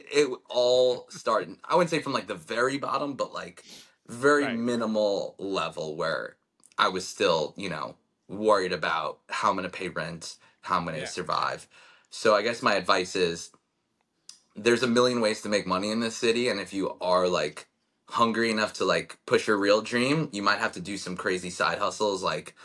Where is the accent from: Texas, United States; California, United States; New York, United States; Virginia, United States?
New York, United States; Like, we're from New York. We grew up mostly in Long Island.